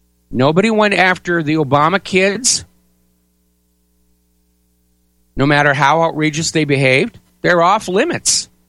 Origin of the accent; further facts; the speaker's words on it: United States; Easy. I'm an American.